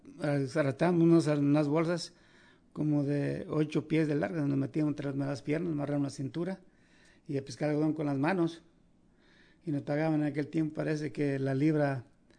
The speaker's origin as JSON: {"language": "Spanish", "town": "Cerro Gordo", "region": "Guerrero", "country": "Mexico", "tie": "born there", "said": "yo nací allá en Guerrero, se llama Cerro Gordo, abajo de Tlalpan, rumbo a Ezcatepec."}